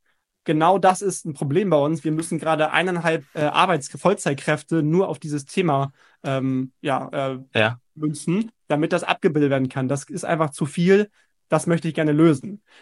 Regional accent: Hamburg, Germany; ich bin ja Hamburger, sitze in Hamburg

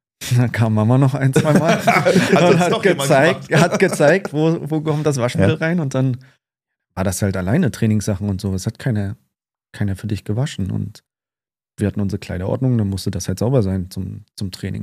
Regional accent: Northern Germany, Germany; Ich bin halt Norddeutscher, was soll ich machen?

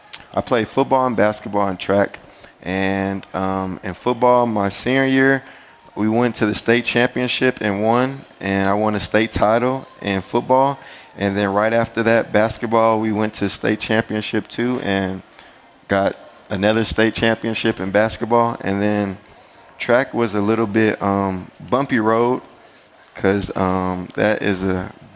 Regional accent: Dallas, Texas, United States; now in Munich, Germany; from Dallas, Texas, part of the Munich Ravens now.

